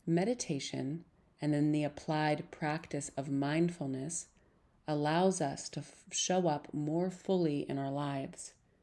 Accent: Montana, United States; Growing up in Montana, we cross-country skied a lot. We actually could cross-country ski right out the front door.

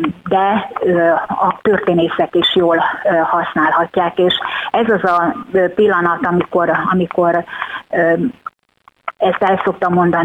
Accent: Csongrád, Csongrád-Csanád, Hungary; a szülővárosomba visszahívtak újságírónak Csongrádra

